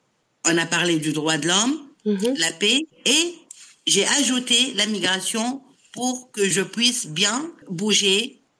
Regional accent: Tunisia; Je suis tunisienne. Et je suis fière de l'être

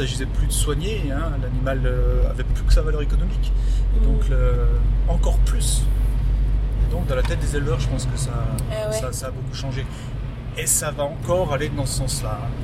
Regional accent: Bourgogne-Franche-Comté, France; Alors, ma femme, moi, on est originaire de Franche-Comté. Elle, du Haut-Jura, moi, du Haut-Doubs.

